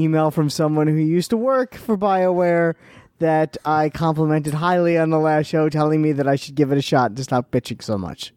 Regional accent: New York, United States; accent: New York; I know, it's just the way I speak. It's my New York accent.

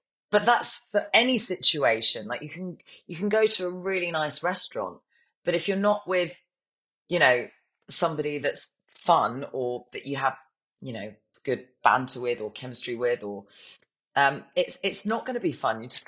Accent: South West England, United Kingdom; I mean, I'm from Dorset. I'm from the South Coast anyway.

